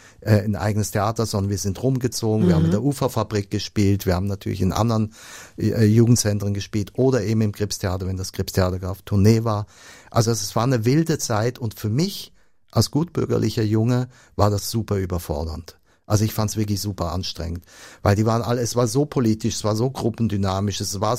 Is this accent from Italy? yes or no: no; Switzerland; Ich bin ja Schweizer, also Entschuldigung, ich komme aus gut bürgerlichen Verhältnissen.